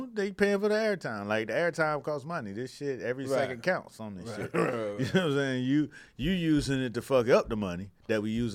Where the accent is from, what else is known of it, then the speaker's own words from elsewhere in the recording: Miami, Florida, United States; I grew up in Miami, and college football was our shit.